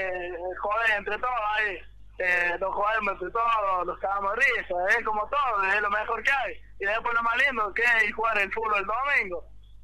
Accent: Las Perdices, Córdoba, Argentina; Soy de la localidad de la Perdices.

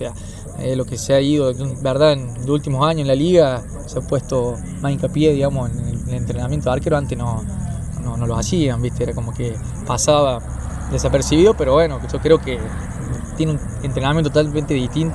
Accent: Almafuerte, Córdoba, Argentina; Soy oriundo de Almafuerte. Bueno, la mayoría de mi, digamos, de mi fútbol infantil, de mis años, fue en Atlético Almafuerte, después en San Agustín.

